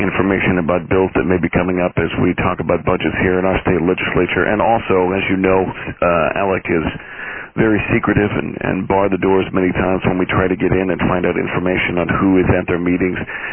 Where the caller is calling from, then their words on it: Arizona, United States; Hi. I'm calling you from Arizona, and we obviously are very familiar with CCA here in Arizona.